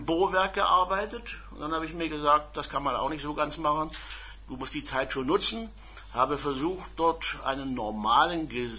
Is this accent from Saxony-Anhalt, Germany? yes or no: yes; Magdeburg, Saxony-Anhalt, Germany; born there; Ich bin also 1939 in Magdeburg geboren